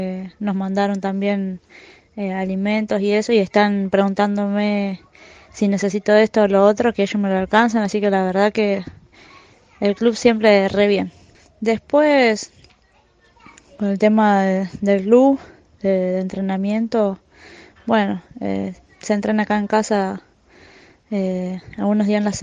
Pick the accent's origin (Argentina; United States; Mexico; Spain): Argentina; Rosario, Santa Fe; now in Pérez, Argentina; Yo nací y me crié en Rosario, pero bueno, ahora vivo acá hace 9 años con mi pareja y con toda su familia.